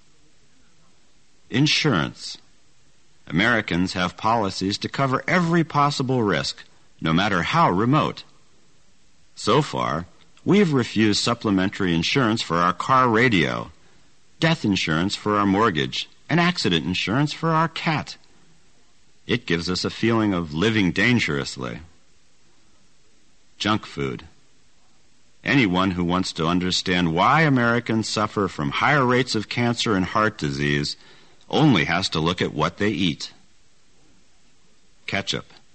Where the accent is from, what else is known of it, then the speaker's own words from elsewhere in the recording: United Kingdom; now in United States; I should explain at the outset that I am from Britain